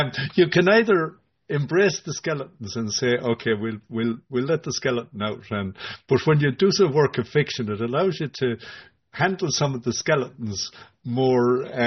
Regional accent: Ireland; I have the privilege of having been born, grown up, and being very familiar with being the Irish perspective

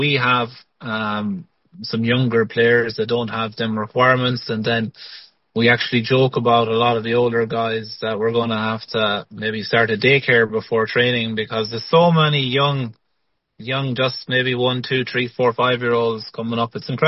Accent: Munster, Ireland; I grew up in North Tipperary, where, you know, hurling is all around me.

